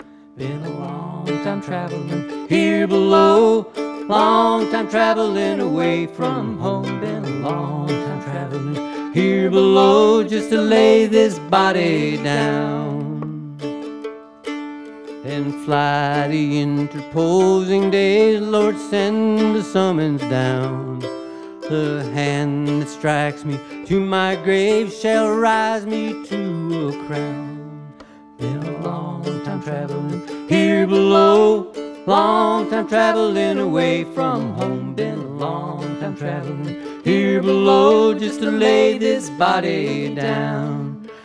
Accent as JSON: {"language": "English", "town": "Chicago", "region": "Illinois", "country": "United States", "tie": "born or raised there", "also_born_or_lived": "Kansas", "said": "Well, I was born in Chicago in 1954, and we moved to Kansas almost immediately, and I was there till about 1960. And so I learned, my first memories are of Kansas. And then we went to Chicago"}